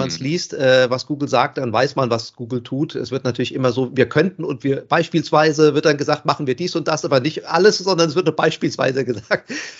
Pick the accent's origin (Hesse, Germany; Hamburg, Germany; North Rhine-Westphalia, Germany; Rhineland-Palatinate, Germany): Hesse, Germany; ich komme ja hierher aus Hessen leider